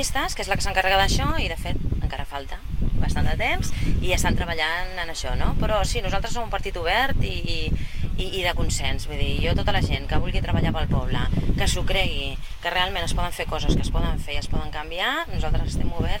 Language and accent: Catalan; Sitges, Catalonia, Spain; intentaré fer tot per Sitges, que és el meu poble i que és el que m'estimo.